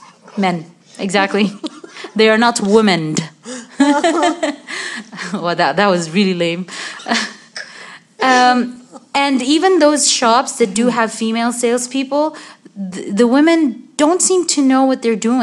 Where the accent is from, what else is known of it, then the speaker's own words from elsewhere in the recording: Jeddah, Makkah Province, Saudi Arabia; But when I was growing up in Jeddah, it wasn't a very popular thing to be able to return and exchange anything that you bought.